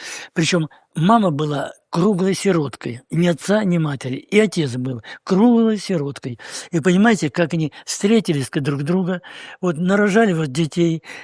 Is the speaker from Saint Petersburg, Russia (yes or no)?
no; Dyadkovskaya, Krasnodar Krai, Russia; Я родился и вырос в многодетной семье. На Кубани, станица Дядьковская, Кореновского района. Я черноморский казак.